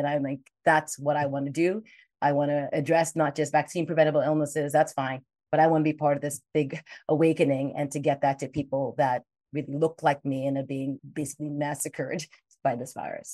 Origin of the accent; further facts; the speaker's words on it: Nigeria; I am first generation as well. My parents are from the Caribbean, Grenada, but I grew up in Nigeria, actually. I come from a lens where growing up in Nigeria, my doctors were Black.